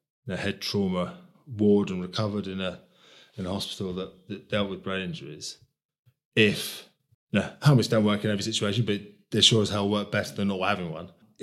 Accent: London, United Kingdom; I grew up in London, cycled around London all my life.

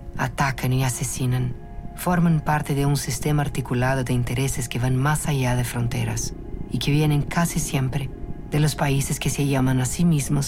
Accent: Brazil; Río de Janeiro no es la excepción. Quienes están detrás de esas estrategias en mi país ven a las personas negras y faveladas como un obstáculo para el progreso.

